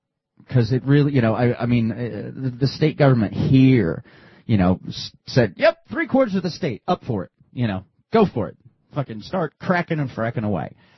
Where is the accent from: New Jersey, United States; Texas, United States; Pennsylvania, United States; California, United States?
New Jersey, United States; A guy I grew up in New Jersey, and a guy I went to high school with lives up in New York State up there